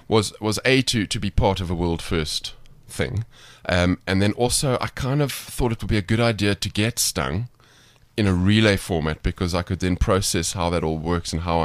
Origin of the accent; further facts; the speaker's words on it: Cape Town, Western Cape, South Africa; I'm from Cape Town.